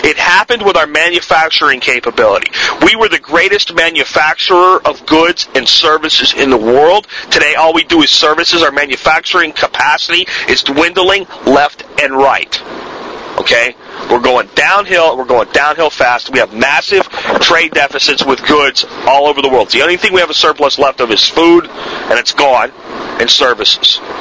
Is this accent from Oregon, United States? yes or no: no; Texas, United States; Even within America, and I'm an American, I'm a Texan